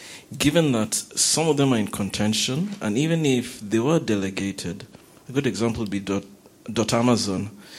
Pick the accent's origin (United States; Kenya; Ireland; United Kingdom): Kenya; I'm from Kenya.